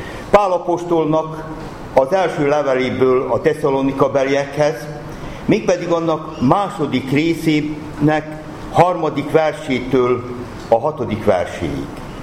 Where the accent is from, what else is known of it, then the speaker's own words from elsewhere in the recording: Subotica, Vojvodina, Serbia; Emlékszem a szabadkai gyülekezetünkre, amelyben felnőttem, amelyben konfirmáltam